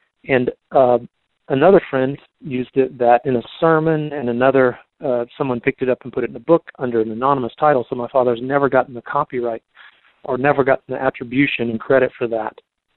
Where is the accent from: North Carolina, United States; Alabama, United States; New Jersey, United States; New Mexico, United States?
North Carolina, United States; Asheville; I'm from Asheville, North Carolina.